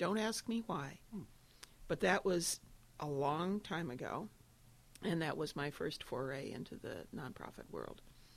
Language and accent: English; Tacoma, Washington, United States; I grew up in Tacoma, then went to school in Wisconsin and lived in Oregon, and then came back after I got divorced. Chose to come back to Tacoma.